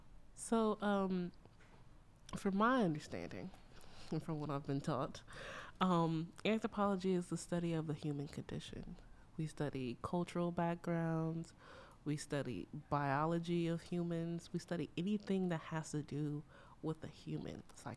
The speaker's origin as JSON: {"language": "English", "town": "Los Angeles", "region": "California", "country": "United States", "tie": "born or raised there", "said": "I grew up in South Central Los Angeles, so me doing Built Not Bought, which was about South Central Los Angeles car culture"}